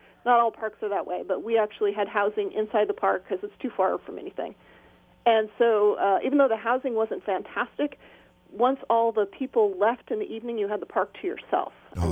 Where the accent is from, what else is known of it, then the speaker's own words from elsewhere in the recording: Tacoma, Washington, United States; I actually grew up in Tacoma, up in Washington, and used to see Mount Rainier out my window every day.